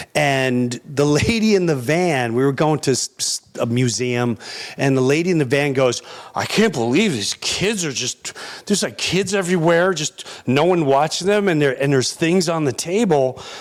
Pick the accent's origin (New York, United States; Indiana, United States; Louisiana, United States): New York, United States; Where I grew up in Long Island, we had neighborhoods.